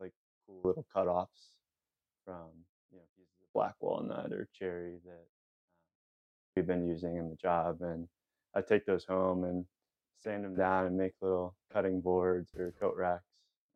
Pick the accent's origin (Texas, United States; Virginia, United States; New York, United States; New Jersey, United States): Virginia, United States; Warrenton; I grew up here in Virginia, and have lived here pretty much my entire life. I grew up in a small town called Warrenton, northern end of Virginia.